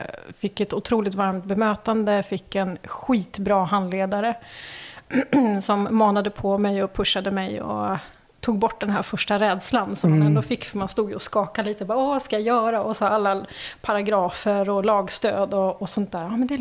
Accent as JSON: {"language": "Swedish", "town": "Märsta", "region": "Stockholm County", "country": "Sweden", "tie": "born or raised there", "also_born_or_lived": "Värmland / Helsingborg", "said": "Jag är född i Värmland men uppväxt i Märsta."}